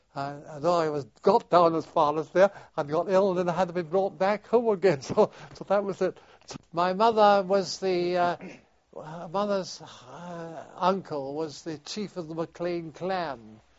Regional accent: Oban, Scotland, United Kingdom; born there; And my father was a doctor in Mull before he went to Oban. And so that's why I was born in Oban, because they moved to Oban.

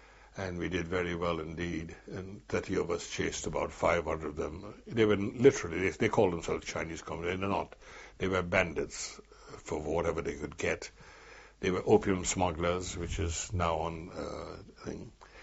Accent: Myanmar; we were classified as British-trained Burmese officers and not wanted under establishment.

